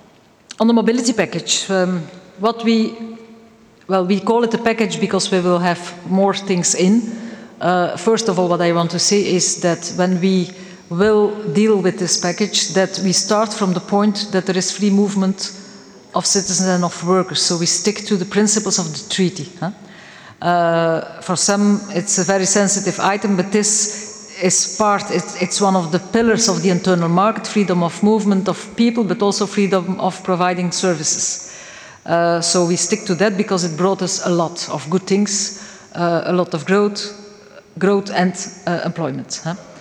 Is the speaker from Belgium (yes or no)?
yes; Belgium; where I live, I'm from Belgium, we have a EU region